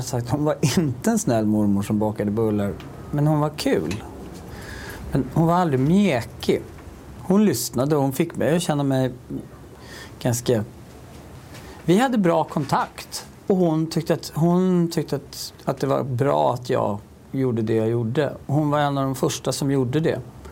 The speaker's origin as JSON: {"language": "Swedish", "town": "Stockholm", "region": "Stockholm County", "country": "Sweden", "said": "men vi var från Stockholm."}